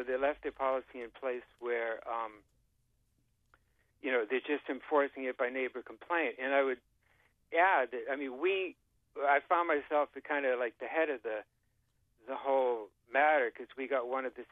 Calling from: Portsmouth, United States; Hello. I'm calling from Portsmouth.

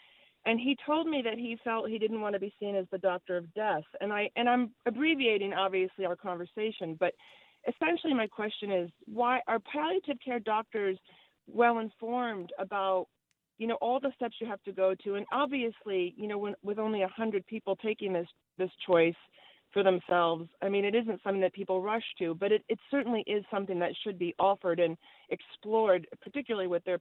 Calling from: Pawlet, Vermont, United States; I'm calling from Paulett.

